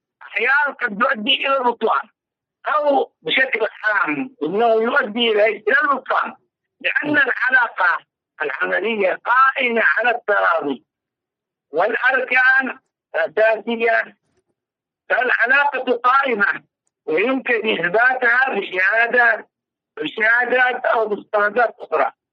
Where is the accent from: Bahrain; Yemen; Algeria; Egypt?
Yemen; كذلك مثلا خاصة عندنا باليمن